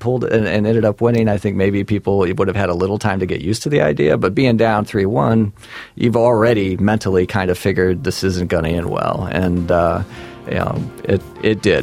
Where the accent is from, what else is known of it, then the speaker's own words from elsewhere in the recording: Cleveland, Ohio, United States; Yeah, I grew up in Cleveland and born and raised with all the tragic consequences that go with that as a sports fan